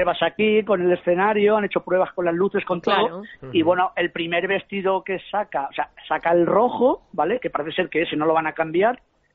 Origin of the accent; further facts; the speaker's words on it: Valencian Community, Spain; yo como soy valenciano, me bañaré en la plaza del ayuntamiento.